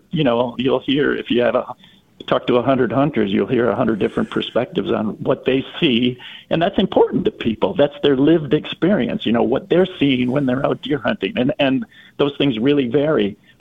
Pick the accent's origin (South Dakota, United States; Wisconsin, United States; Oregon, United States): Wisconsin, United States; would travel from southern Wisconsin. I grew up in Racine County.